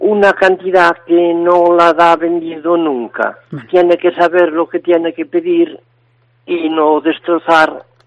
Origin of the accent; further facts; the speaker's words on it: Loira, Galicia, Spain; born there; yo no vivo en Loira, pero nací en Loira y yo tengo allí pues una raíz